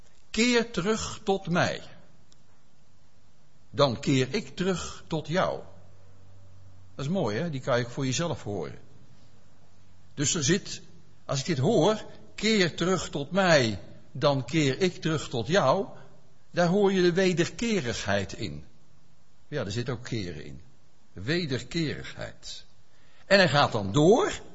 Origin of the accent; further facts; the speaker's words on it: Netherlands; Of Zacharia, voor ons is dat wat duidelijker, denk ik, als Nederlanders.